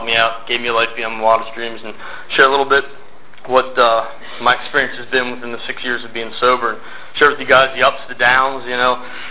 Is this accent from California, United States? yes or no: no; Lancaster, Pennsylvania, United States; I grew up in Lancaster, Pennsylvania. Actually, like 2 miles from where my home group is now.